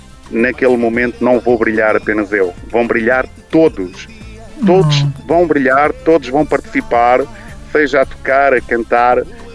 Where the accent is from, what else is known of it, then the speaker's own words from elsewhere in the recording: Leiria, Portugal; Leiria, que é onde eu nasci, sou da cidade de Leiria.